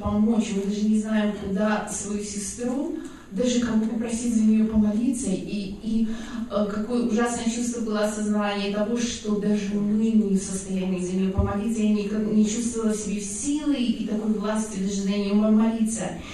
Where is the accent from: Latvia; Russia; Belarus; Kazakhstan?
Belarus; now in United States; я оригинально из Беларуси, но мы уже 10 лет проживем по визам в Америке, в Калифорнию, сейчас недавно переехали.